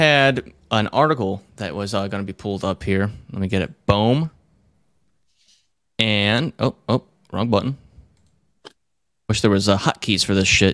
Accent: Cleveland Heights, Ohio, United States; We are actually both from the Heights. I was born in Cleveland Heights.

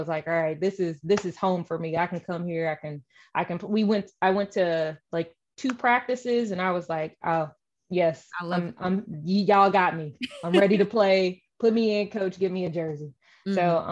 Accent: St. Louis, Missouri, United States; St. Louis Surge has one of the most loyalist and best crowds. And so to be able to play in front of my hometown, in front of my friends, my family, my coaches

